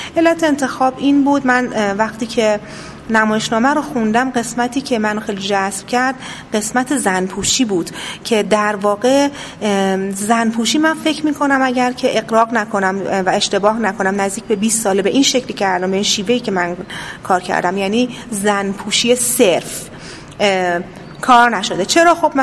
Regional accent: Iran; من به عنوان یک ایرانی ترجیح میدم این باور رو داشته باشم

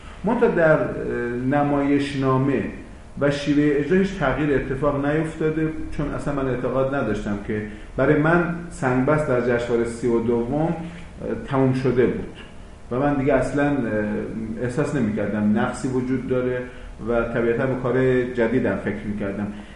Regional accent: Mashhad, Razavi Khorasan, Iran; moved away; این سالهایی که دورم از شهر خودم از مشهد

